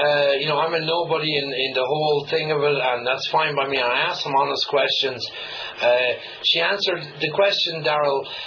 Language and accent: English; Ireland; accent: Irish; I read in a blog today the interview was crap because of my Irish accent